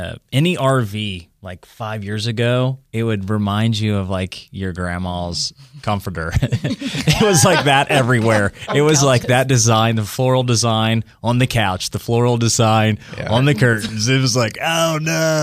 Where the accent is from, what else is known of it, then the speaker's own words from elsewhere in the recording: Broken Arrow, Oklahoma, United States; Like, I was born and raised in Broken Arrow. I stayed in Broken Arrow, never went to Tulsa, never explored out.